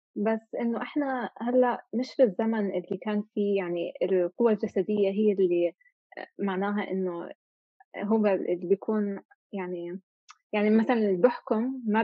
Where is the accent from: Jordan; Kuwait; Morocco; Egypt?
Kuwait; also born or lived in Canada; فأنا تولدت بالكويت وعائلتي هاجروا على كندا لما كان عمري 5 سنين، وتربيت بين الكويت وكندا. فبعد فترة من كنت عايشة بكندا، أهلي رجعوا على الكويت، وبعدين رجعت بعد ما تخرجت من الهاي سكول رجعت لكندا من الجامعة،